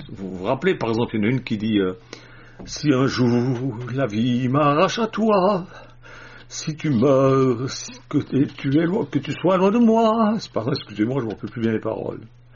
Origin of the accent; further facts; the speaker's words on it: Switzerland; J'avais 18 ans et je me rappelle toujours, c'était chez moi en Suisse, à Chèvre, dans notre villa.